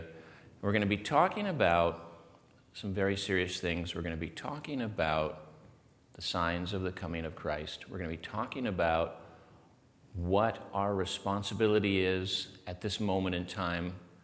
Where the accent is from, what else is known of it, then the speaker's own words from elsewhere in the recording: Walla Walla, Washington, United States; born there; I was born in Walla Walla.